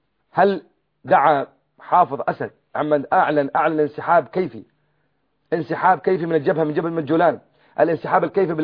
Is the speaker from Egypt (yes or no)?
no; Quneitra Governorate, Syria; أنا ابن الجولان، الجولان 2000 كيلو متر مربع، فيها 7 أنهار، فيها 3 بحيرات